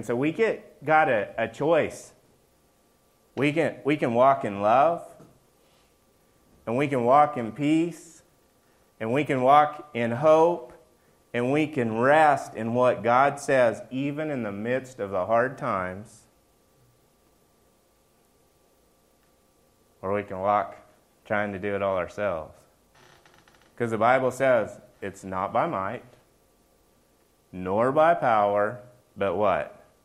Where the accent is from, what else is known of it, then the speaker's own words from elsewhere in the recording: Oklahoma, United States; Like, I'm a cowboy, right? I'm from Oklahoma.